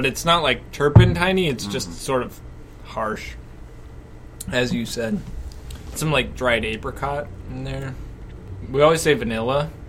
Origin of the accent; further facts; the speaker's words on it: Texas, United States; So I'm from Texas originally, and in Texas you shoot birds.